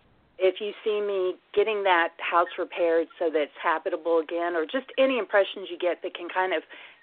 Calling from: Nebraska, United States; I'm calling from Nebraska.

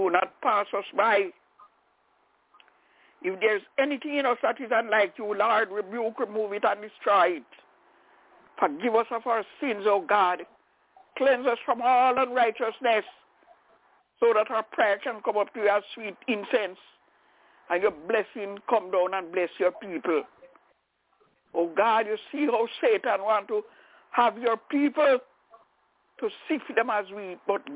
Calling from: Albany, New York, United States; I'm calling from Albany in New York.

